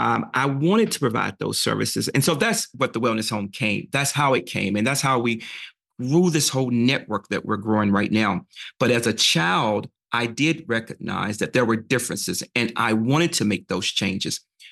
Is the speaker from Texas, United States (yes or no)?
no; Hampton, Georgia, United States; accent: Southern; I'm from the South, and I guess if I keep talking, you'll be able to hear it. But Hampton, Georgia, so I grew up in this town.